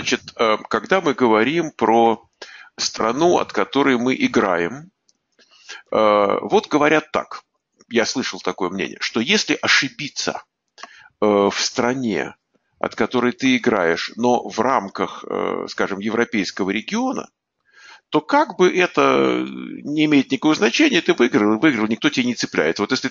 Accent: Armenia; also born or lived in Azerbaijan; а я родился в Азербайджане, но через 2 месяца меня увезли в Армению.

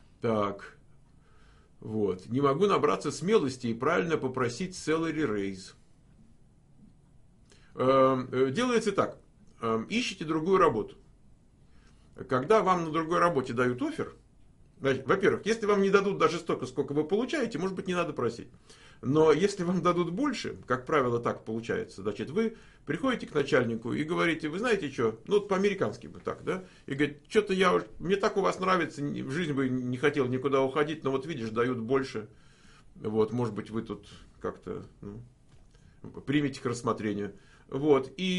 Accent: Moscow, Russia; тут втроем сидели я из Москвы

